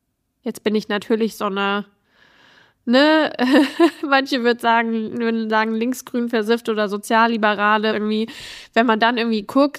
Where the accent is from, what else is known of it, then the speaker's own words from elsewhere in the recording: Bad Soden, Hesse, Germany; ich bin ja in Bad Soden groß geworden und bin dann nach Königstein gezogen.